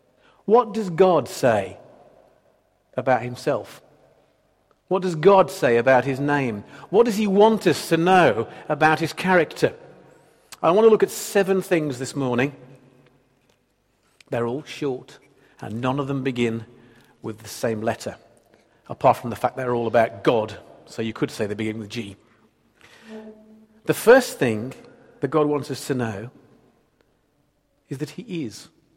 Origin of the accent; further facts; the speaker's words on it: Dudley, West Midlands, United Kingdom; in my hometown of Dudley, which I had lived in for 29 years before Joe and I married